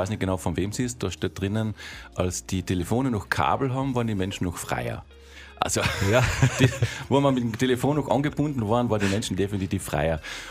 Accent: Gmünd, Carinthia, Austria; now in Spittal, Austria; Ich wohne jetzt in Spital. Ich komme ursprünglich aus Gmünd.

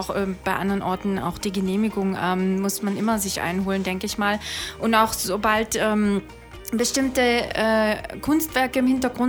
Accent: Ravensburg, Baden-Württemberg, Germany; also born or lived in Bad Saulgau; now in Markdorf, Germany; Also, ich wohne momentan in Markdorf am Bodensee. Das ist in der Nähe von Meersburg und Überlingen. Und aber tatsächlich geboren worden bin ich in Bad Saulgau und aufgewachsen in Ravensburg.

